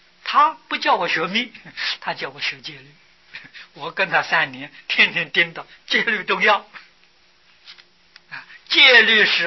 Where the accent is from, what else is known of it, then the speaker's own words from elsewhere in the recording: China; 譬如我们中国人，你不懂英语的